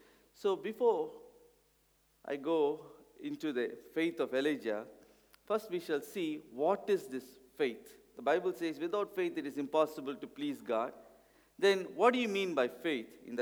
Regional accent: India; Although I'm coming from India, when we praise and worship the Lord, I feel at home.

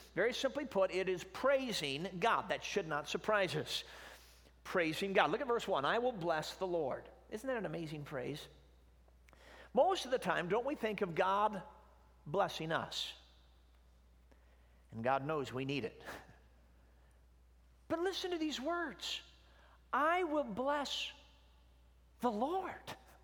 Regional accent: Chicago, Illinois, United States; now in Michigan, United States; I'm a preacher's kid. I grew up in Chicago. And I base out of Michigan now for the last 20 years, but my grandmother is from Alabama, so I got roots here.

